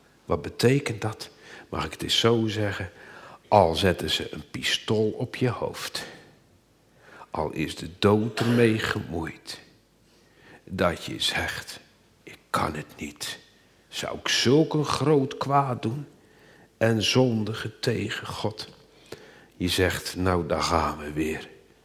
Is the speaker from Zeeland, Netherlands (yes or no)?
yes; Borssele, Zeeland, Netherlands; Ik kom van Borselen van vroeger.